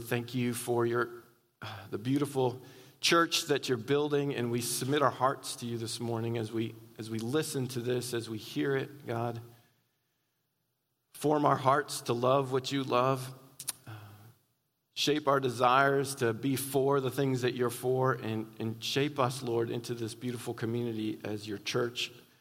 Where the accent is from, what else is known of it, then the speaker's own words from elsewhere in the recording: New England, United States; I've shared with you before that I'm from New England.